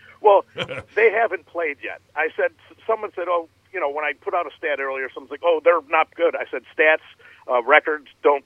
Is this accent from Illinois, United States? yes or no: yes; Chicago, Illinois, United States; now in Carmel, United States; I'm originally from Chicago. So I covered the Midwest from a Chicago aspect. Now I'm in Carmel, Indiana.